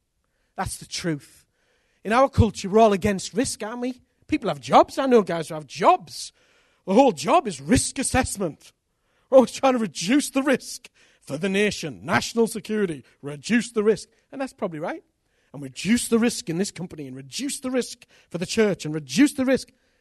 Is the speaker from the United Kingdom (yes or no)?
yes; England, United Kingdom; So we're two English guys.